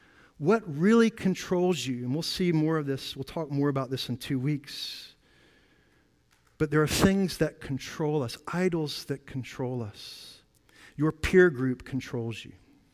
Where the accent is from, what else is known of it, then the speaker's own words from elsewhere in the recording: South Carolina, United States; I'm from South Carolina, and I like barbecue.